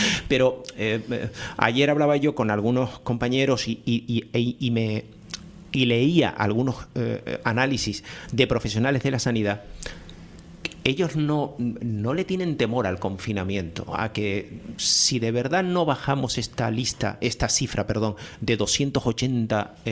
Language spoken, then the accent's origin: Spanish; La Orotava, Canary Islands, Spain; A mí me llega, yo soy ciudadano de la Orotava, si me llega una información con el membrete del Ayuntamiento de la Orotava